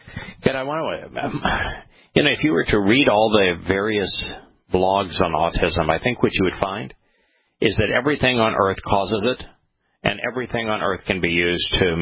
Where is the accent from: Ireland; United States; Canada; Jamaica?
Ireland; And one of the things is that as a Irishman, I'm predisposed to blabbering.